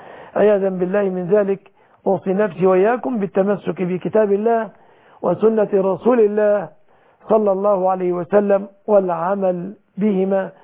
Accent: Egypt; أن يحفظ بلادنا مصر وسائر بلاد

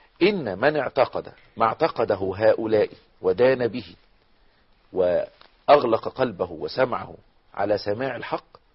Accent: Egypt; عندنا في مصر هناك من يعتقد في المقبورين

